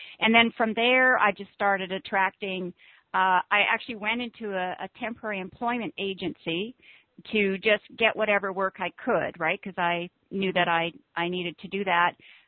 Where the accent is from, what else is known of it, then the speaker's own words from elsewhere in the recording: Canada; I drove from the States back to Canada because I'm Canadian.